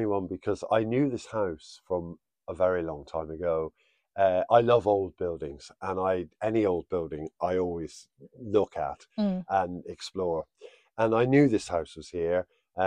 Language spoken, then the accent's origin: English; South West England, United Kingdom; now in Ireland; from South Devon. I haven't lived there for a long time, but that's where I was born and raised in Devon.